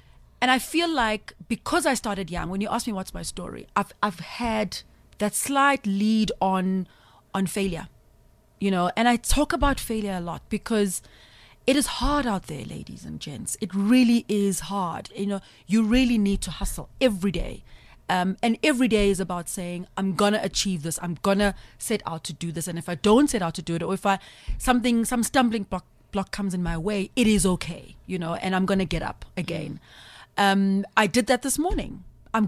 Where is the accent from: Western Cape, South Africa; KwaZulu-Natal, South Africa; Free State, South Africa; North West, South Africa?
KwaZulu-Natal, South Africa; Umlazi; my story is that I'm a young girl from Natal. I'm from Mlazi, and I had dreams.